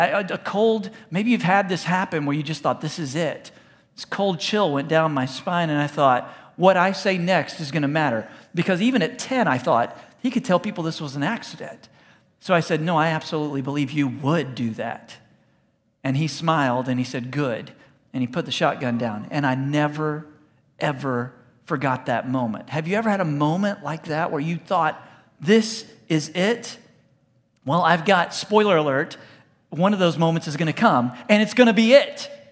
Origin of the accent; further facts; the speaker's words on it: Texas, United States; I'm from Texas, but I don't really hunt.